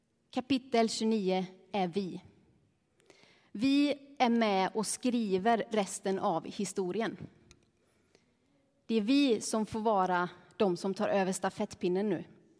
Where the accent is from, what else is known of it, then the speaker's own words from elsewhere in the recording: Molla, Västra Götaland County, Sweden; Jag kommer ifrån en fantastiskt liten by, inte fantastiskt liten, den är liten men den är fantastisk, som heter Molla. Som ligger någonstans i skogarna mellan Herrljunga och Borås. Så det är inte jättelångt bort. Så det är fortfarande västgötska ni hör.